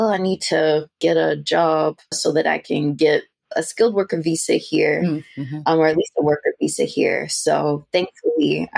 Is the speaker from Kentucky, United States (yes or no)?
yes; Hopkinsville, Kentucky, United States; now in London, United Kingdom; I am from a small country town in the state of Kentucky in the United States, a small town called Hopkinsville. I am currently living in London, England.